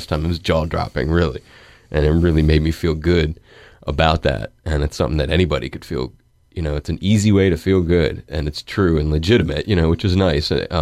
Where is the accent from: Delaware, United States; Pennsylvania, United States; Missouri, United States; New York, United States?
Pennsylvania, United States; Philadelphia; In the Philadelphia, and I grew up in the Philadelphia area, so maybe that's why.